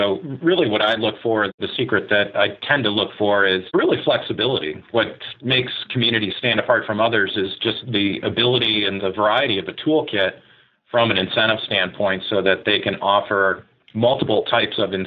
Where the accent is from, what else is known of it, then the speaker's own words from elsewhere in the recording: Michigan, United States; moved away as an adult; also born or lived in Indiana; now in Chicago, United States; I'm a Midwesterner. I grew up in Michigan and went to Indiana University and then have lived in Chicago for the past 15, 20 years.